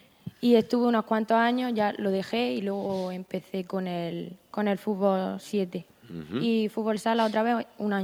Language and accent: Spanish; Jaén, Andalusia, Spain; born there; now in Roquetas de Mar, Spain; Yo nací en Jaén.